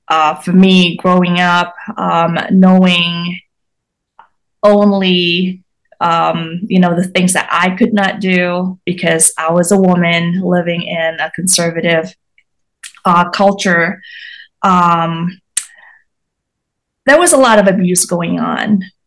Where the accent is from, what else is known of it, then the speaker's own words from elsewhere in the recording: Indonesia; English is a second language; So I grew up in Indonesia within a conservative Chinese family, and around me was a conservative Muslim community.